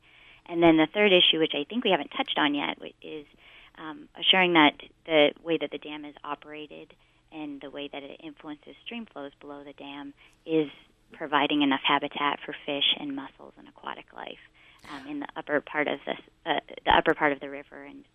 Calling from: Arizona, United States; I'm calling from Arizona, and so I'm calling from a hotel room.

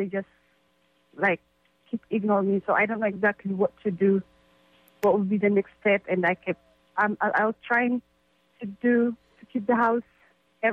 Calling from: Oakland, California, United States; I'm calling from Oakland, California

